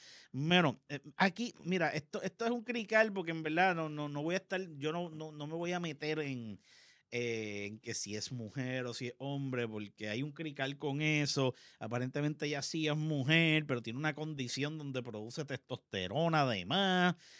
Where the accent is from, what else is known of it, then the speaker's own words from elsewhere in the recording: Puerto Rico; yo soy puertorriqueño porque nací en Puerto Rico.